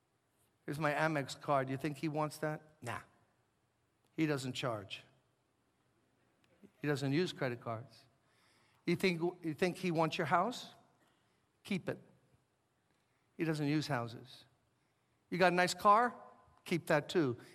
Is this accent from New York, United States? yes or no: yes; Brooklyn, New York, United States; Now, anyone like me who was born and raised in Brooklyn and lives in New York, unless you've been robbed, you're not truly a New Yorker.